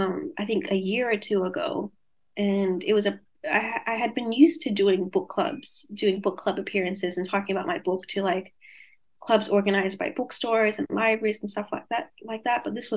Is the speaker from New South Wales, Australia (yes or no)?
yes; Sydney, New South Wales, Australia; a lot of the Vietnamese people growing up in Sydney